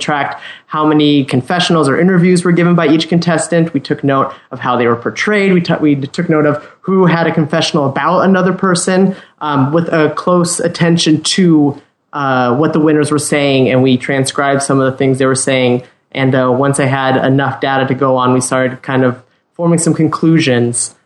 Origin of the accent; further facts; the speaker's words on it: Montana, United States; She's from Montana. I'm from Montana too.